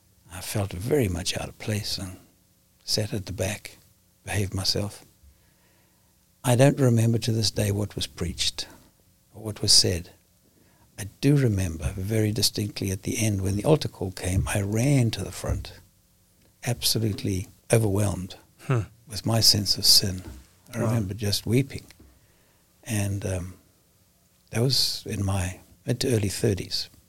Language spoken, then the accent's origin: English; Durban, KwaZulu-Natal, South Africa; also born or lived in Johannesburg; And I moved to Johannesburg, which is a major city, business city, from my hometown, Durban, which is about 500 or 600 miles away.